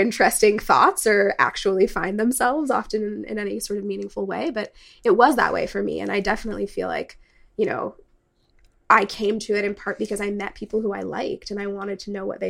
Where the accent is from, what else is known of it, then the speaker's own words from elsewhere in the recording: New England, United States; I'm from New England, so, you know, the few radicals that remain tend to be syndicalists.